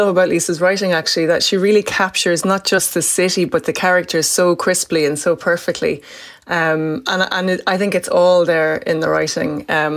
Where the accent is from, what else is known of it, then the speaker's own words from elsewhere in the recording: Cork, Munster, Ireland; I'm from Cork City